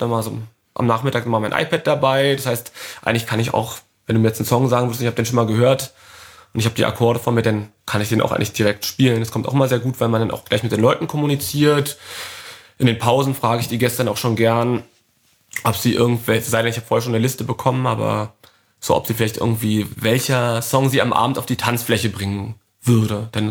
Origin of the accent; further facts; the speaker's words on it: Berlin, Germany; und man ist mal als Berliner raus aus der Stadt